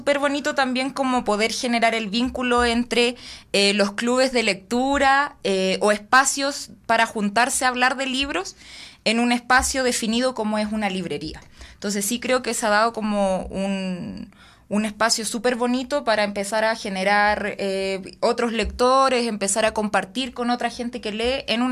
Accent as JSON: {"language": "Spanish", "country": "Chile", "moved": "as an adult", "lives_now": "Quito, Ecuador", "said": "yo soy chilena y llegué hace 3 años acá a Ecuador. Me vine buscando un lugar nuevo para vivir."}